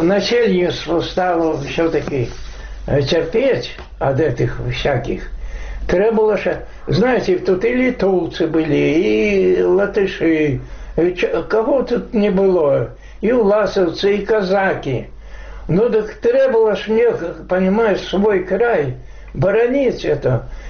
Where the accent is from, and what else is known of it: Belarus